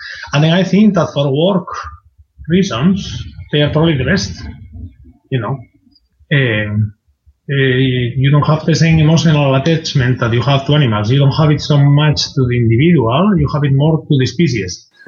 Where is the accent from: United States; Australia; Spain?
Spain; English is a second language; now in United Kingdom; I'm from Spain.